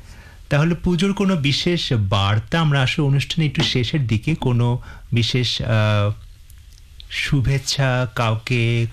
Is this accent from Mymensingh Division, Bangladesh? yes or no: no; Dhaka, Dhaka Division, Bangladesh; আমি যদিও আমার বড় হওয়া আমার থাকা পুরো ঢাকায় কিন্তু আমার বাবা মা দুজনেই হচ্ছে জামালপুর শহরের